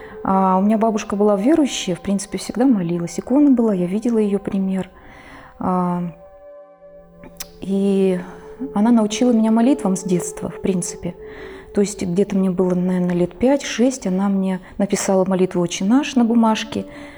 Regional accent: Yeniseysk, Krasnoyarsk Krai, Russia; Я родом из Красноярского края, город Енисейск, родной брат Тобольска.

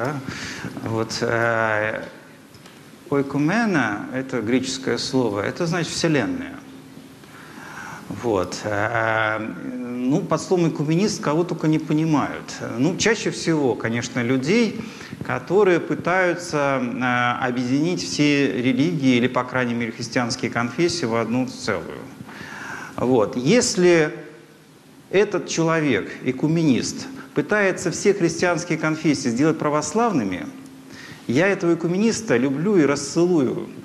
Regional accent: Russia; born there; выбор православия – это не просто в силу того, что я там родился в России, и там у меня родители православные.

